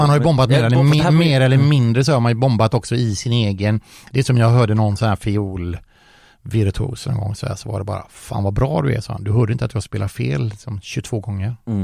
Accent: Stenungsund, Västra Götaland County, Sweden; jag är ju från Stenungsund egentligen

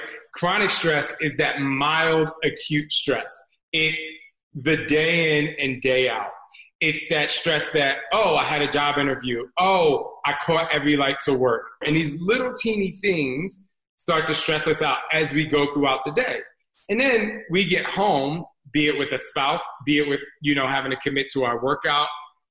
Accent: New Jersey, United States; I grew up in Jersey, we didn't see a lot of them.

